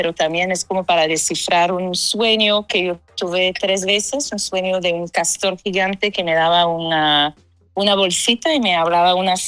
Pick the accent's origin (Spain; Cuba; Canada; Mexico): Canada; vengo de Canadá. Mi mamá es Anishinaabe, que es un pueblo indígena de Canadá, Quebec. Viene de una comunidad que se llama Kitikamzibi